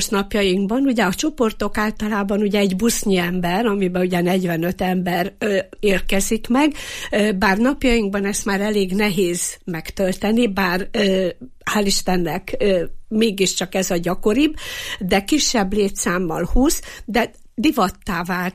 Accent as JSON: {"language": "Hungarian", "town": "Eger", "region": "Heves", "country": "Hungary", "said": "És akkor onnan már válogatunk mint egriek a templomba"}